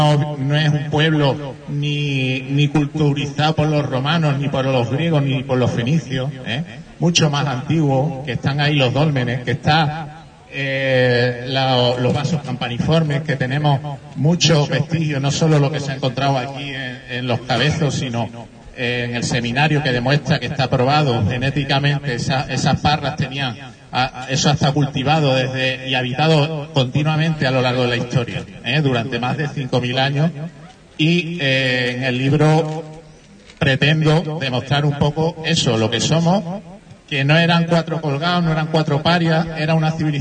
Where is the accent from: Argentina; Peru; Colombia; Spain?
Spain; Huelva, Andalusia; Llevo 50 años viviendo en Huelva, como me crié en Huelva